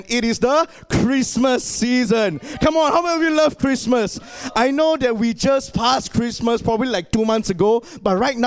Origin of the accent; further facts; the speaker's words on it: Malaysia; But I believe as Malaysian, even though all year round it's just summer and summer and summer